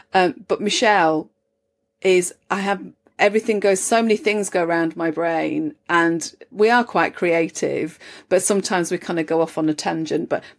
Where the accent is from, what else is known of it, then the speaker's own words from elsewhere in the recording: Halifax, Yorkshire and the Humber, United Kingdom; I'm originally from Halifax